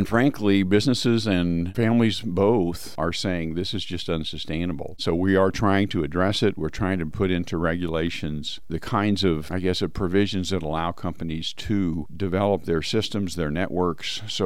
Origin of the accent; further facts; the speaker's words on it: Nevada, United States; not that far from where I grew up in Nevada